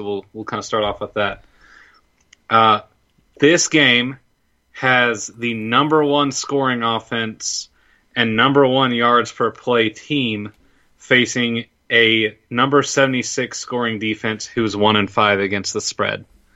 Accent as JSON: {"language": "English", "region": "the South", "country": "United States", "accent": "southern", "said": "Well, sorry for my southern accent over here"}